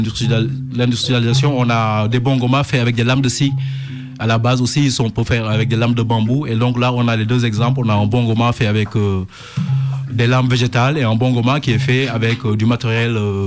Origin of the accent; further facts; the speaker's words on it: Senegal; moi je suis étant du Sénégal, je pourrais pas, tu vois, revendiquer une grande éducation assiko, mais quand même la musique populaire qui m'a bercé dans mes quartiers banlieues de Karoua et aux alentours de la ville, c'est l'assiko